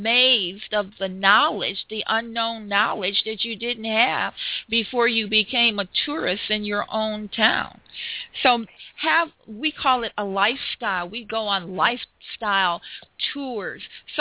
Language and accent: English; Chicago, Illinois, United States; You know, I'm from Chicago